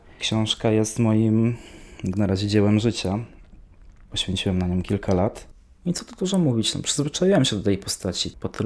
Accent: Silesian Voivodeship, Poland; dzisiaj również znajdujemy się w Katowicach, w moim mieszkaniu w Śródmieściu. Pochodzę ze Śląska. Z Katowicami jestem związany prywatnie i zawodowo, ponieważ również pracuję w Katowicach w Instytucie Badań Regionalnych Biblioteki Śląskiej.

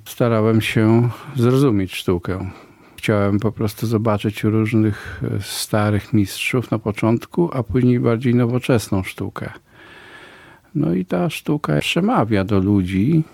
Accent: Lublin, Lublin Voivodeship, Poland; ja pochodzę z Lublina, więc Kazimierz jest bliżej.

